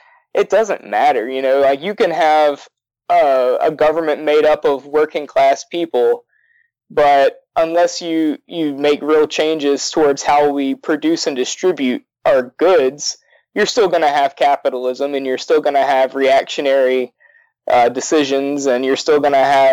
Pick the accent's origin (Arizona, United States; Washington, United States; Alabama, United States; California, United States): Alabama, United States; So, I mean, I'm from Alabama, and most of the workers I know, they're not supportive of socialism.